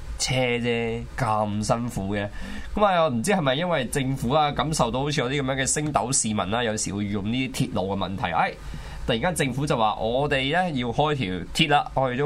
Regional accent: Fujian, China; 但是我是福建人來的

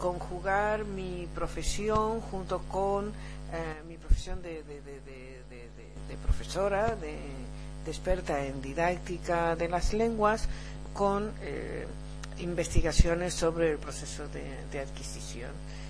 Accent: Tucumán, Argentina; moved away as an adult; Bueno, pues mira, nací muy lejos de aquí. Nací en el norte de Argentina, en Tucumán

